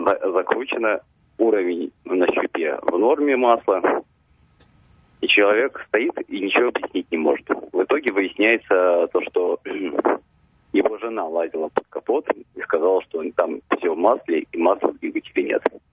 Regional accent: Moscow, Russia; я из Москвы.

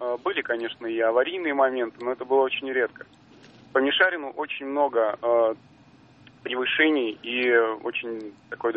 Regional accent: Yekaterinburg, Sverdlovsk Oblast, Russia; я поэтому и сказал, что я из Екатеринбурга.

